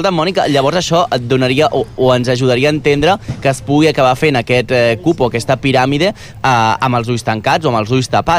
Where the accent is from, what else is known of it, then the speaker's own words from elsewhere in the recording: Premià de Mar, Catalonia, Spain; a Premià de Mar, que és d'on soc jo